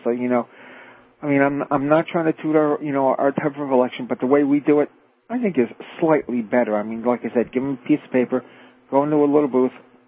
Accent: Canada; So, I mean, like, even though I'm Canadian, I am going to watch it next Tuesday

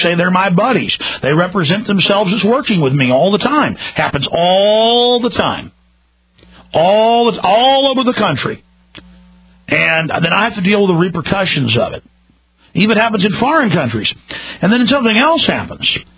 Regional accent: Rockwall, Texas, United States; now in Austin, United States; I'm a guy from Rockwall, Texas, who's lived in Austin half his life

